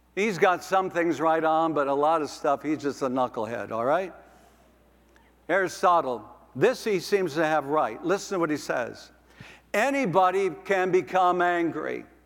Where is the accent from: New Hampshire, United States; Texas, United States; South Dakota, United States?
South Dakota, United States; Sisseton; I was thinking yesterday of how in my hometown, we have the courthouse where the county seat in Sisseton, South Dakota.